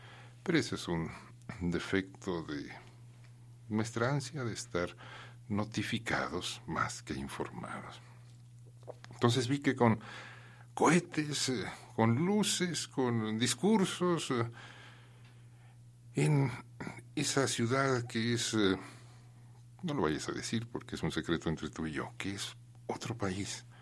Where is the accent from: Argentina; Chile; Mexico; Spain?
Mexico; un modo de ser que todavía tiene incidencia en nuestra alma como mexicanos